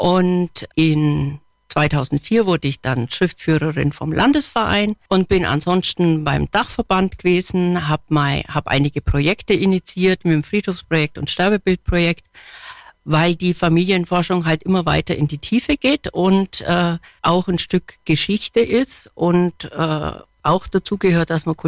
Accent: Oettingen, Bavaria, Germany; born there; Nein, ich bin gebürtig aus Oettingen. Das ist in der Mitte zwischen Augsburg und Nürnberg.

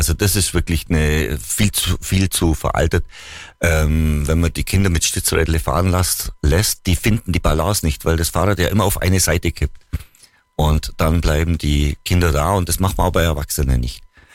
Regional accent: Bavaria, Germany; weil bei uns im Allgäu, mir war das einfach immer zu anstrengend

